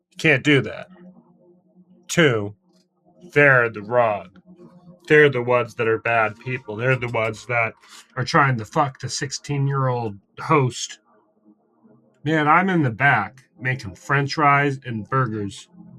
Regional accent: Massachusetts, United States; I'm an asshole from Massachusetts.

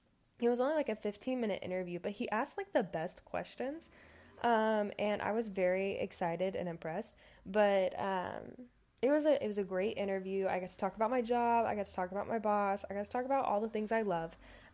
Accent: Alma, Arkansas, United States; I was born and raised in Alma, Arkansas. Alma is a population of like maybe 6,000 people now. Town very, very small. Everybody knows everybody.

